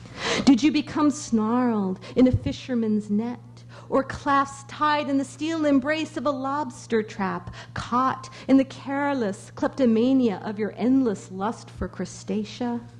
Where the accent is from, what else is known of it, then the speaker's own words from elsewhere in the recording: Laramie, Wyoming, United States; growing up in Laramie, Wyoming, where the winters were sometimes very severe